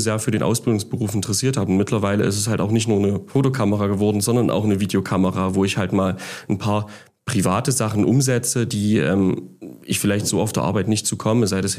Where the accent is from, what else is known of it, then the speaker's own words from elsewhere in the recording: Annaberg-Buchholz, Saxony, Germany; aber ich lebe jetzt schon seit Tag 1 im Erzgebirge. Ich bin schon immer gebürtiger Annaberger.